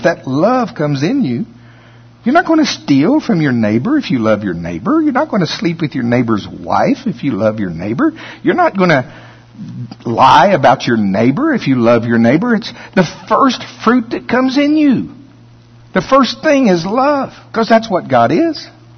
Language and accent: English; Shawnee, Oklahoma, United States; where I grew up down around Pottawatomie County, Oklahoma, Shawnee, they had these county fairs